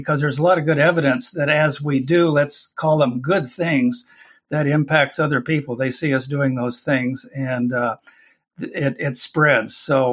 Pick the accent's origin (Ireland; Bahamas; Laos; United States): Ireland; Okay, as an Irishman, I'll do my best with the Italian flavor thing.